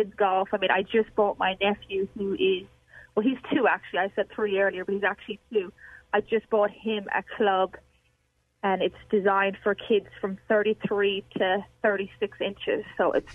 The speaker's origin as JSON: {"language": "English", "country": "Ireland", "tie": "born or raised there", "moved": "as an adult", "lives_now": "United States", "said": "you can probably hear the accent. So I'm not from America, and I grew up playing golf in Ireland. I came to play college golf in America when I was 18"}